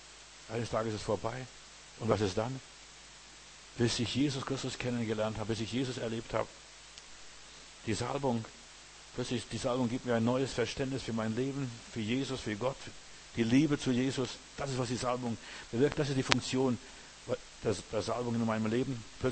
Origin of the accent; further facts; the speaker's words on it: Lithuania; now in Germany; in unserem Dorf, wo ich herkomme, aus der Sowjetunion, in Litauen damals